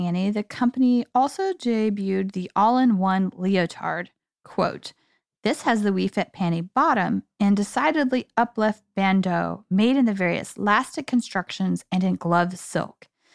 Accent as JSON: {"language": "English", "region": "New York", "country": "United States", "said": "as New Yorker, black is the obvious answer for me."}